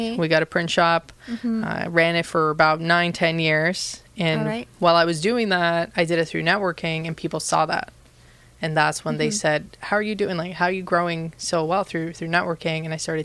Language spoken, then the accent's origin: English; Colombia; So I'm originally from Colombia. I grew up all over the world